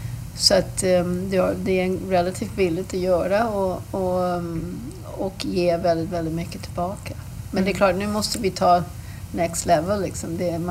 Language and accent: Swedish; the West, United States; Swedish is a second language; now in Sweden; jag är uppvuxen i glesbygd i västra USA